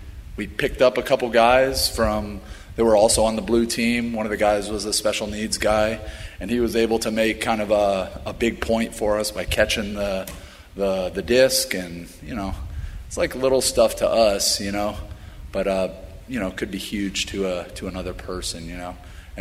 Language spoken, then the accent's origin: English; United States; So while I'm walking around and saying, wow, I'm a red-blooded American